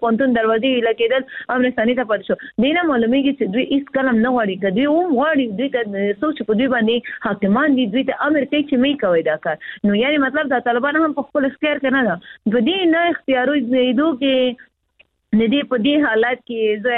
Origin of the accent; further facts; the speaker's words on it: Afghanistan; موږ خو افغانان یو